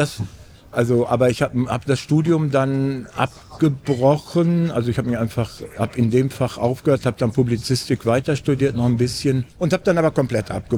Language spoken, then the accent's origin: German; North Rhine-Westphalia, Germany; ich komme ja aus dem Sauerland, einfach so in die Dorfband. Wir hatten eine Band in unserem kleinen Dorf